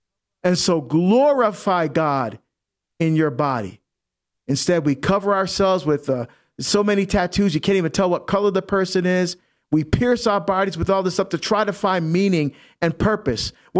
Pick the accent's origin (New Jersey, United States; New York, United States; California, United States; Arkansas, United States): New Jersey, United States; serving New Jersey, my home state, go Jersey